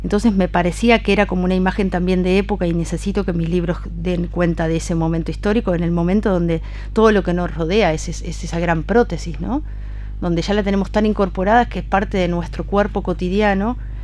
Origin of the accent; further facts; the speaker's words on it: Uruguay; Viste, porque soy de la República Oriental del Uruguay.